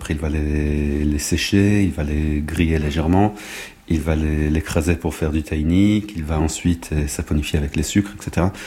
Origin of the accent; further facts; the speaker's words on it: Israel; Je suis tombé dedans quand j'étais petit. J'ai grandi en Israël.